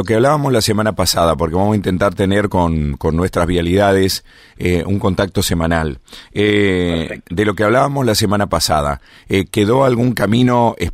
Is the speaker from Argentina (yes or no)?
yes; Gualeguaychú, Entre Ríos, Argentina; Yo soy nacido y criado acá en Gualeguaychú, tengo 52 años